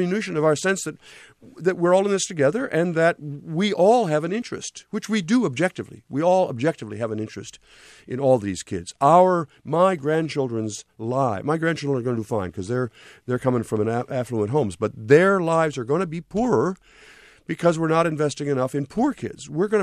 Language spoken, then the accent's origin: English; Port Clinton, Ohio, United States; When I was growing up in Port Clinton, Ohio, and that's the story that begins the book, Port Clinton was not an ideal place.